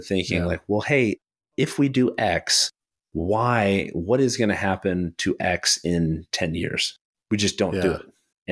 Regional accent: United States; because most of our listeners are American and we are American

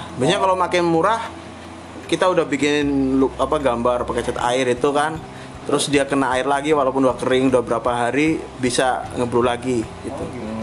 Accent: Java, Indonesia; moved away; Ya walaupun aku merantau jauh dari Pulau Jawa, tetap aku bawa gitu loh.

